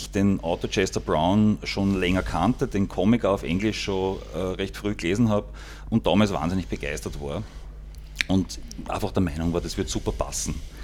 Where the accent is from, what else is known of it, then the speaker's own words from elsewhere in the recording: St. Pölten, Lower Austria, Austria; now in Vienna, Austria; Ich bin, sagen wir mal, aus der Nähe von Wien. Ja, genau. Okay. Genau. Ich komme ursprünglich aus St. Pölten, aber ich lebe in Wien.